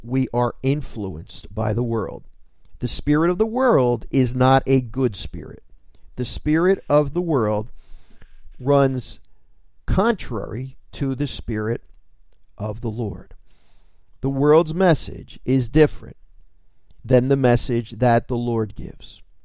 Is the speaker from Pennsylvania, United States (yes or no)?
yes; Philadelphia, Pennsylvania, United States; now in New Jersey, United States; I come from Philadelphia. I live in New Jersey.